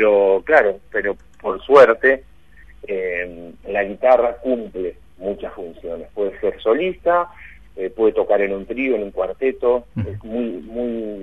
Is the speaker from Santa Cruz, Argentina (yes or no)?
no; Buenos Aires, Argentina; yo que soy de Buenos Aires voy a tocar en Misiones